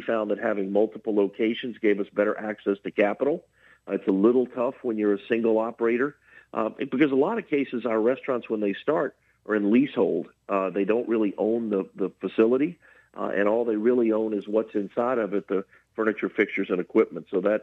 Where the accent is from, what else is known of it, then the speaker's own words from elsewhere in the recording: Baton Rouge, Louisiana, United States; But, you know, growing up in Baton Rouge, restaurants like Jamanco's and Jack Sabin's